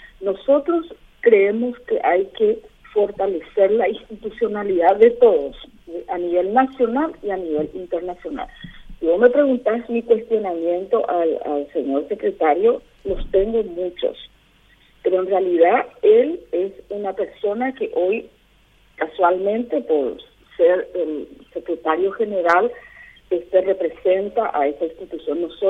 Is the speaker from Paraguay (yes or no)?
yes; Paraguay